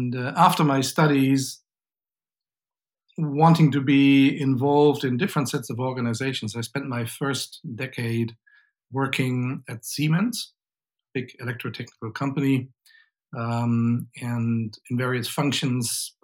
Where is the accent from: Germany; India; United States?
Germany; English is a second language; And I come from Germany, and when you studied economics in Germany during that time